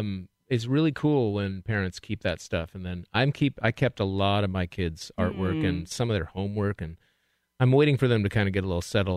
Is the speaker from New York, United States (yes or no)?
no; Seattle, Washington, United States; I'm from Seattle.